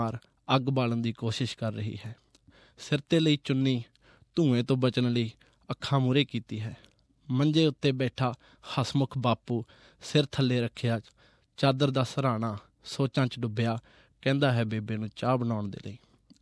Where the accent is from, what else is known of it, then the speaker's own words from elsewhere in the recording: Bathinda, Punjab, India; moved away as an adult; now in Australia; ਮੈਂ ਬਠਿੰਡੇ ਦਾ ਜੰਮਿਆ ਪਲਿਆ ਤੇ 19 ਸਾਲ ਦੀ ਉਮਰ 'ਚ ਮੈਂ ਇੱਥੇ ਆ ਗਿਆ ਸੀ ਤੇ ਐਜ਼ ਅ ਸਟੂਡੈਂਟ ਆਏ।